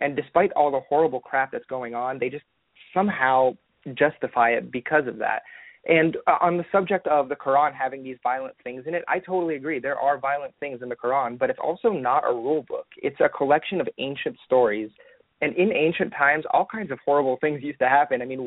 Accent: Florida, United States; now in Dallas, United States; I'm in Dallas, Texas now, but I grew up in Florida, which is not much better.

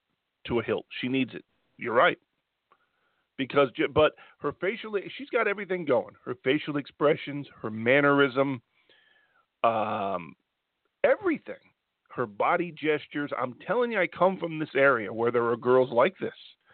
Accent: New York, United States; also born or lived in New Jersey; I've told you a million times, I'm from New York and New Jersey.

